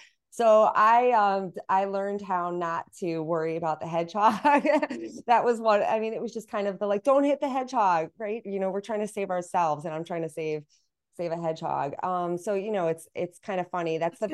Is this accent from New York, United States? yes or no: yes; New York, United States; So with my older brother going there, I grew up outside of New York City. I was able to visit West Point.